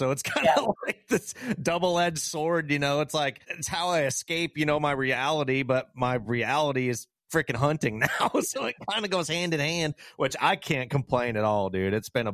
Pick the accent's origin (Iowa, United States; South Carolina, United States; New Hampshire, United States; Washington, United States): Washington, United States; He's from the state, you know, I'm from Washington.